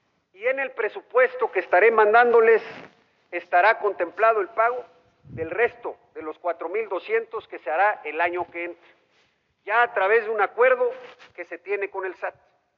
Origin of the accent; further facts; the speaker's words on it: Oaxaca, Mexico; tomar una decisión como oaxaqueñas y como oaxaqueños